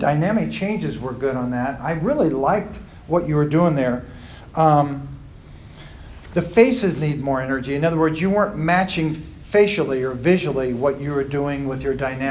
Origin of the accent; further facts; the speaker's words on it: Columbus, Ohio, United States; I'm from Columbus, Ohio.